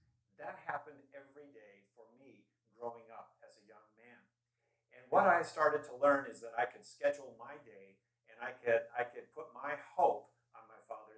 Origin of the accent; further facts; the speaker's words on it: Minnesota, United States; And as a little blonde-haired kid growing up in Minnesota, I knew my dad's schedule pretty well.